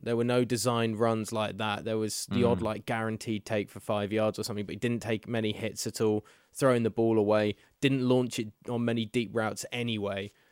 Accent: United Kingdom; but we're British. So I'm glad you gave us the weather report first.

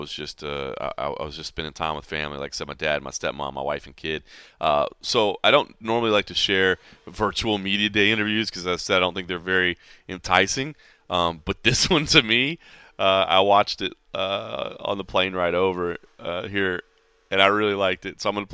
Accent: Dallas, Texas, United States; Of course, love my dudes out there in my hometown, Dallas, Texas.

